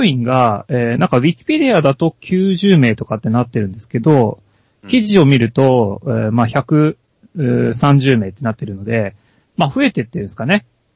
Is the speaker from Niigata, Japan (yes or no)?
no; Mie, Japan; まあ、今回はですね、我々の地元三重県で